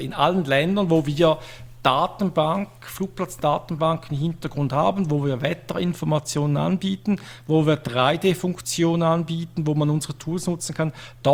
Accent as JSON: {"language": "German", "country": "Switzerland", "accent": "Swiss"}